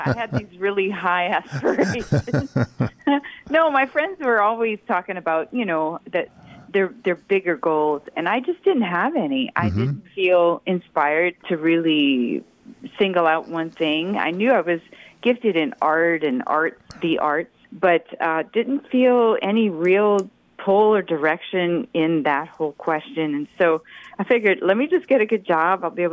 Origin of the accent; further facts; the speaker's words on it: Louisiana, United States; Oh, I grew up in South Louisiana. I grew up Catholic. I went to church, basically.